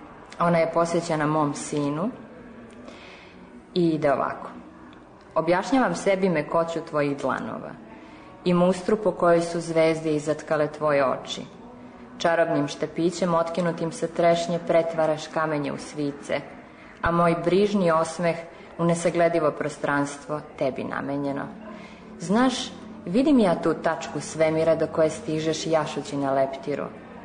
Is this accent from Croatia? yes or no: no; Uroševac, Kosovo; moved away as an adult; now in Inđija, Serbia; Ja sam zapravo sa Kosova, iz Uroševca, ali kao što već svi znamo šta se desilo kada sam imala 18 godina, ne svojom voljom, otišla sam odande i sada se možda mogu smatrati Inđijčankom s obzirom da sam udata ovde i ovde živim već 11 godina.